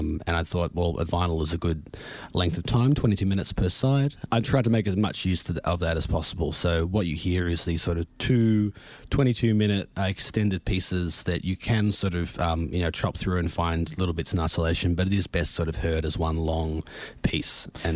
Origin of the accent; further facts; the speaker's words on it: Canberra, Australian Capital Territory, Australia; also born or lived in Berlin / Melbourne; Because I'm originally from Canberra, before I went to Berlin, obviously I was in Canberra studying